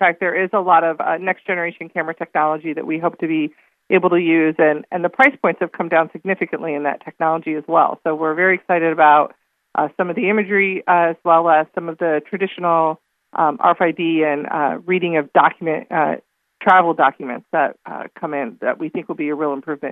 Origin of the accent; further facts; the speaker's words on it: Ohio, United States; I'm from Ohio.